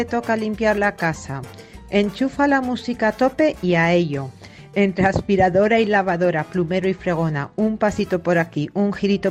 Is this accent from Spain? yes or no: yes; Spain; soy española.